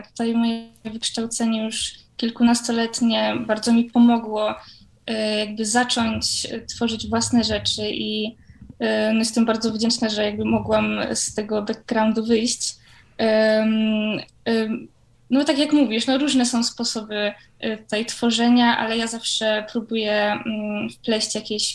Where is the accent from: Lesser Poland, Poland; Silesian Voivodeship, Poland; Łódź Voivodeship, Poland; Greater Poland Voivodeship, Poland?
Lesser Poland, Poland; Kraków; jestem w Krakowie, jestem z Krakowa i tutaj stacjonuję.